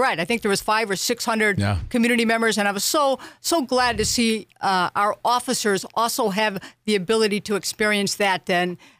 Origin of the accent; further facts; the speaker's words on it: Cleveland, Ohio, United States; Cleveland, Ohio, born and raised in Cleveland, Ohio, and graduated from the Ohio State University?